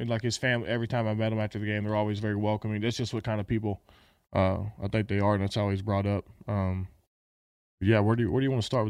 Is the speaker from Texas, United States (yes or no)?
yes; Texas, United States; we grew up pretty – I guess we're both from Texas, so I guess our personality is pretty similar.